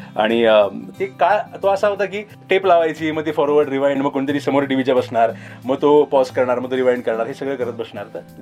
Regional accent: Pune, Maharashtra, India; शिवाजीनगरला आमचा बंगला होता, विश्वास बंगलो आजोबांच्या नावाने ते तो बंगला त्यांनी बांधला होता 1960 साली. आणि माझा जन्म तिथे झाला, माझ्या वडिलांचा बालपण तिथे गेलं आणि माझा वाटतं 28 वयापर्यंत मी तिकडे राहत होतो.

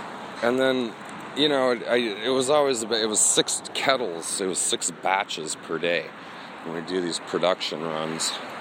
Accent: San Diego, California, United States; I grew up in San Diego.

